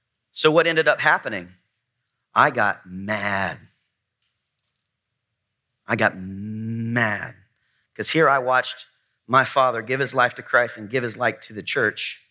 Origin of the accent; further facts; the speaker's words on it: Wauchula, Florida, United States; also born or lived in Gainesville; I'm an old Florida boy. I'm from South Florida. I was born in Gainesville, right across from Gator Stadium. I grew up in a little town called Wauchula, Florida.